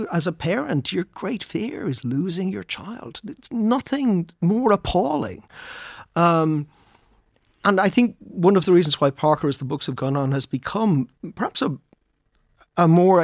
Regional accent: Ireland; And I think being Irish, we've always had an Irish artists have always been fascinated

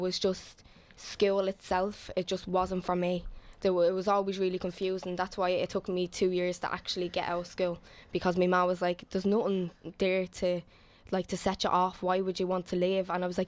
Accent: Dublin, County Dublin, Ireland; I'm 17, I'll be 18 in 2 weeks' time. I'm originally from the Liberties. I live in Ballyfermot now

